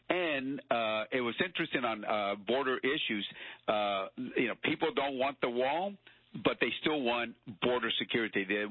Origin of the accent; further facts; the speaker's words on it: Laredo, Texas, United States; Then they came to my hometown of Laredo.